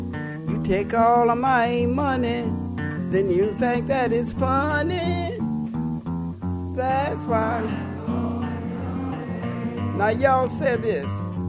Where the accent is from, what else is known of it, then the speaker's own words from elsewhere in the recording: Chapel Hill, North Carolina, United States; now in Washington, United States; I'm from Chapel Hill, North Carolina. That's my home. I was born and raised there. I'm living now in Washington, D.C. I've lived there about 30 years.